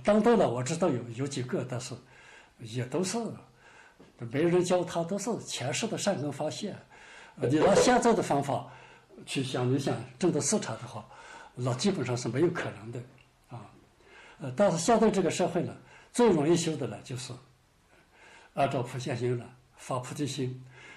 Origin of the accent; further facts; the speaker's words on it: China; 后来呢，我们中国人为啥不修了呢？